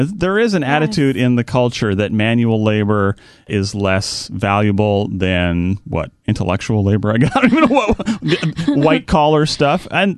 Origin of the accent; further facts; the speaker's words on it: Canada; now in United States; So I'm from Canada. You come down.